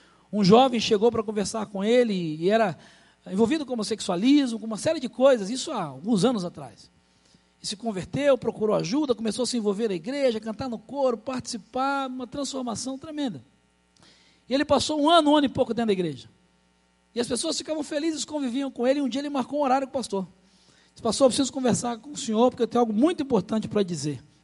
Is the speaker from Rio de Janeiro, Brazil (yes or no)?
yes; Rio de Janeiro, Brazil; A gente estava conversando sobre a cidade do Rio de Janeiro, eu sou carioca